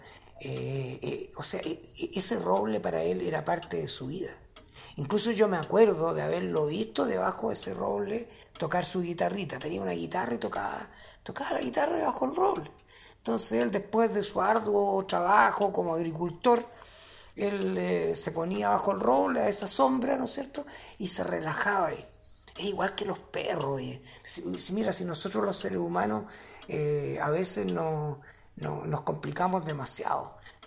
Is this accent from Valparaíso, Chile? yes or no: no; Los Ángeles, Biobío, Chile; Tú sabes que yo soy de Los Ángeles, en la cordillera.